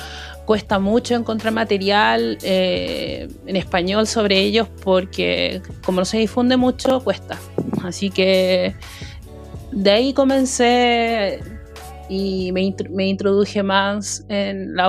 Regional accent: Chile; yo soy chilena, tengo 30 años, soy diseñador gráfico y además de eso productor de eventos.

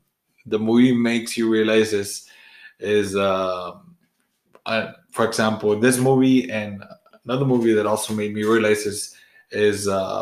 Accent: Brownsville, Texas, United States; where we at, you know, we're from Brownsville, you know.

